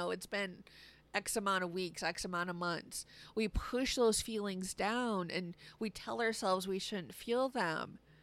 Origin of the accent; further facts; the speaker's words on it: United States; In our Western culture, I'm an American, so I'm speaking from the position of an American employee